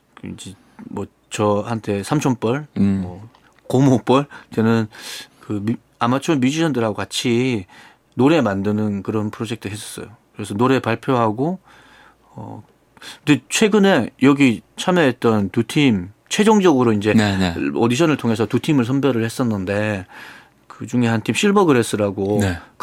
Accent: United States; 미국에서 왔어.

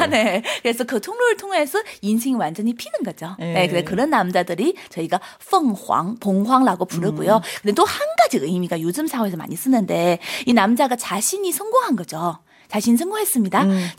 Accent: China; Korean is a second language; 사실은 우리 수능을 통해서 옛날에 정말 중국인 입장에서는 수능만 잘 보면 좋은 대학을 들어가고 그리고 다음에 직장은 거의 중국에서 저희가 직장은 지정해주는 직장이거든요.

